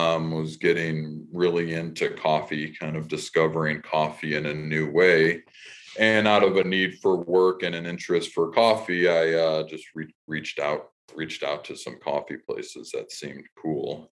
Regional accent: Cleveland, Ohio, United States; I am from Cleveland, actually. From Cleveland.

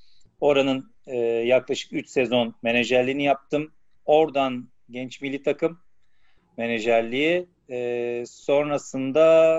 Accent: Istanbul, Turkey; born there; 1979 İstanbul doğumluyum.

